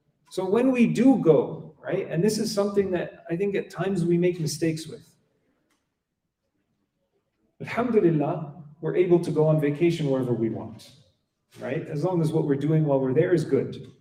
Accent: Quebec, Canada; I'm not from Ontario, sorry guys. I'm from Quebec. Je parle français. Je mange la poutine, okay?

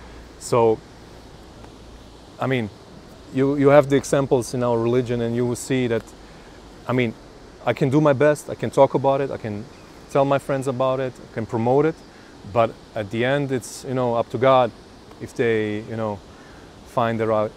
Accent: Bijeljina, Republika Srpska, Bosnia & Herzegovina; in my hometown, we had like six, Bielina, I was born in Bielina.

